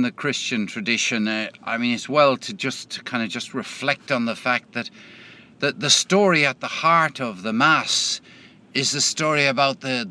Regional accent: Ireland; I grew up in Roman Catholic Ireland in the 1950s, you know, surrounded by stories of a particular type celebrated in music.

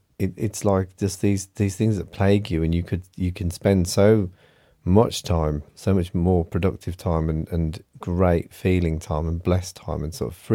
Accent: Birmingham, West Midlands, United Kingdom; accent: Birmingham; so I would like to thank Gwen Cleon for her comment regarding my Birmingham accent. See, that was my audio mail yesterday, whether my Birmingham accent has changed over the last few years.

